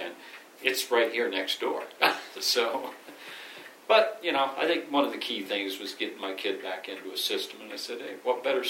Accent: Connecticut, United States; proud to say that this is really my hometown. I was born in this town.

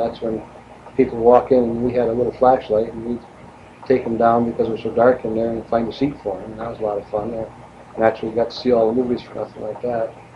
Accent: Lakeville, Connecticut, United States; In the resident of Lakeville.

